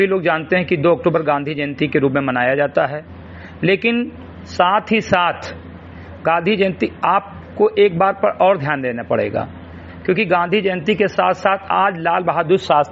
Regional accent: Samrigarhi, Uttar Pradesh, India; ग्राम सभा समरीगढ़ी विकासखंड मैनपुरवा जनपद बहराइच का मूल निवासी हूँ

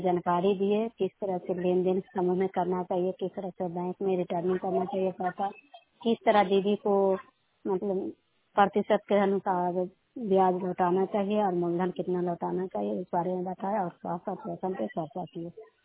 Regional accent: Bodhia, Bihar, India; बोधिया के रहने वाली हूँ, नालंदा जिला के और प्रखंड नगर नौसा

